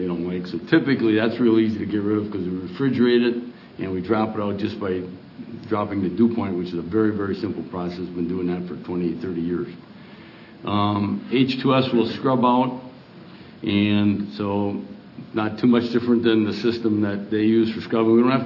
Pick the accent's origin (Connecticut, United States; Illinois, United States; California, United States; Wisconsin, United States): Wisconsin, United States; I was born and raised in Wisconsin, but I hate to tell you, that's what happens.